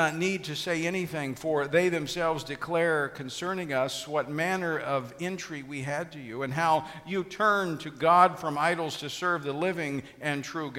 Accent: Louisiana, United States; I was talking just a couple of weeks ago with a sheriff in my home state of Louisiana.

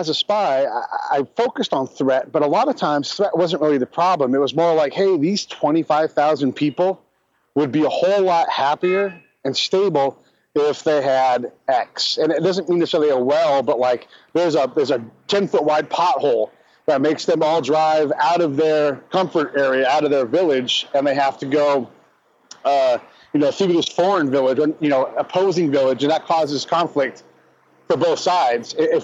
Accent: California, United States; So I grew up in California, no real military presence in my family.

